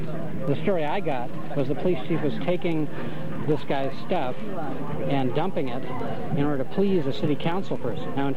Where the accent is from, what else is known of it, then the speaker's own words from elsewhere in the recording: Santa Cruz, California, United States; I'm from Santa Cruz. … I've brought you some of our local heroes here.